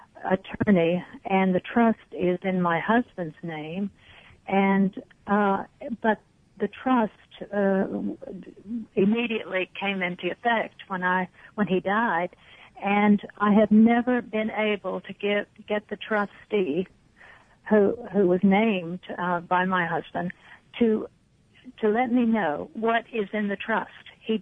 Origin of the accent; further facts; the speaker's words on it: Mississippi, United States; also born or lived in Virginia; We were living in Virginia. I'm originally from Mississippi